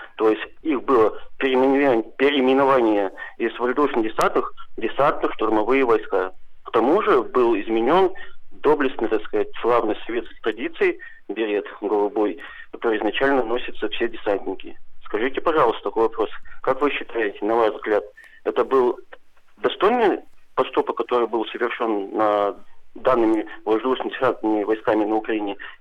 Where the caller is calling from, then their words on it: Arkhangelsk, Arkhangelsk Oblast, Russia; я из Архангельска.